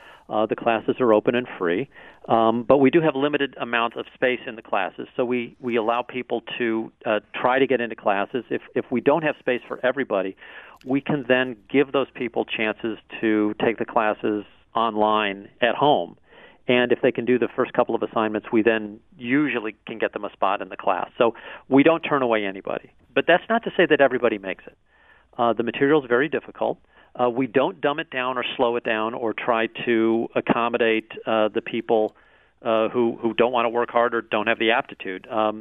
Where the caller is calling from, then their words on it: Miami, Florida, United States; I'm calling you from Miami today